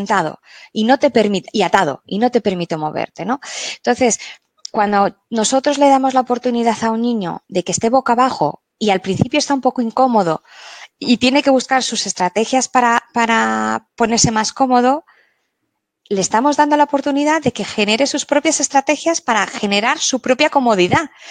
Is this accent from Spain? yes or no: yes; Basque Country, Spain; la gente de, yo soy del País Vasco, la gente del País Vasco, los mayores, los caseros me decían